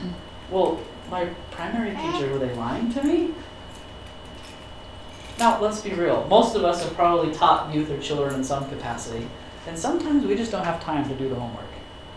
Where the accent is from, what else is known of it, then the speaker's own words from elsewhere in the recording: Utah, United States; maybe it's because I grew up in Utah